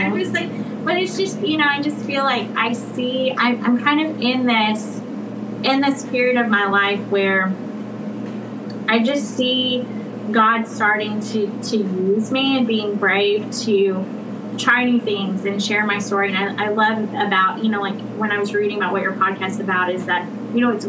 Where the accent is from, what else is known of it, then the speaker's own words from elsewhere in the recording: Tennessee, United States; But, you know, like, I grew up outside of Jackson, Tennessee, and, you know, basically, like, tornado drills were totally a thing that you're just used to.